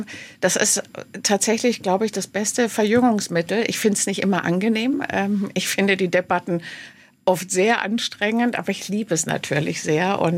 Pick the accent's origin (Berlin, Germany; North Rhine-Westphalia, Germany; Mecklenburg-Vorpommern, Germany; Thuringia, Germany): Berlin, Germany; Also ich komme aus Berlin und wir haben eine Dürre